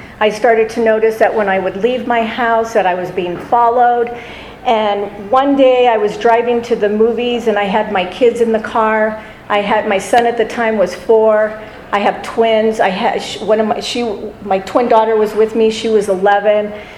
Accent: Orange County, California, United States; now in Las Vegas, United States; I moved to Las Vegas in 1996. I grew up in Orange County, got clean in Orange County.

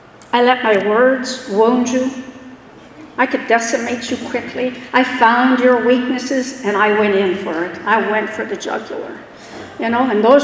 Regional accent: Quebec, Canada; at 15 years old, I'm from Quebec, and if you know anything about Quebec, you can drink at 18.

